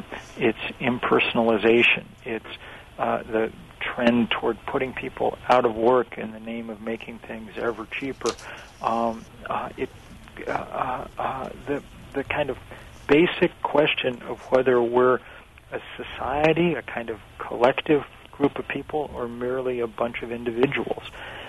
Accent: Vermont, United States; because I'm from Vermont, right?

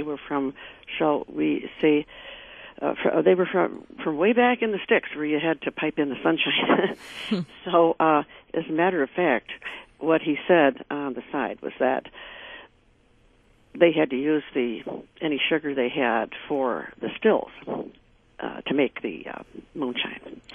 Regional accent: Midwest, United States; because I am a girl from the Midwest here.

